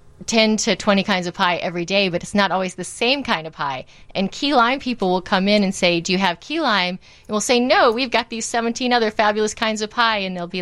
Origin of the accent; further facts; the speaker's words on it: Indiana, United States; now in Chicago, United States; I grew up baking pie. I am from Indiana, as the name implies.